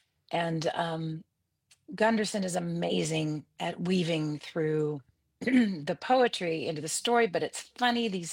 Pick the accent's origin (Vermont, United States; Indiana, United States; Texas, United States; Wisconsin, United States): Indiana, United States; also born or lived in Chicago; now in New York, United States; I'm from the Midwest, grew up in Indiana, and I taught at DePaul University for a long time.